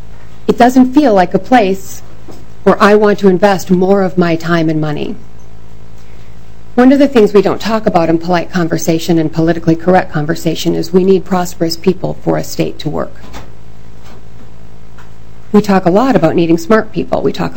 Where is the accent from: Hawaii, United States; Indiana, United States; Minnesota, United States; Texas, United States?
Minnesota, United States; Last year was the first time I felt maybe I shouldn't be a Minnesotan, even though I am a Minnesotan.